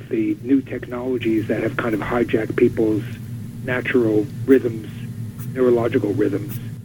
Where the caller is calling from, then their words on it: Nassau County, New York, United States; I'm calling from Nassau County on Long Island.